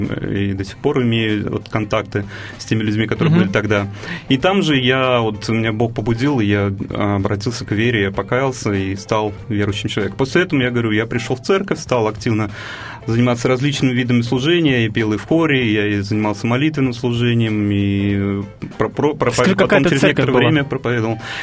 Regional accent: Tashkent, Uzbekistan; now in Moscow, Russia; Да, я сам родом из Узбекистана, из города хлебного, так называемого, Ташкента.

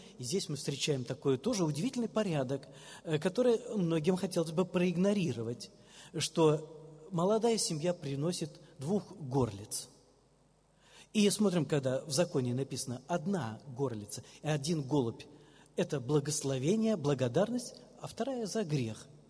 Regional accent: Orenburg Oblast, Russia; Мое детство прошло в Оренбургских степях.

